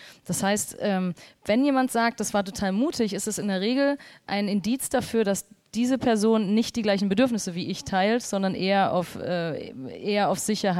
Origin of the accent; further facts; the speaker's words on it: Dortmund, North Rhine-Westphalia, Germany; Aber sie wohnt auch nicht mehr in Dortmund, meiner Heimat.